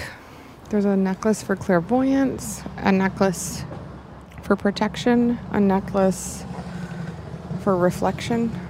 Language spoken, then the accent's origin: English; Pacific Northwest, United States; And I'm from the Pacific Northwest.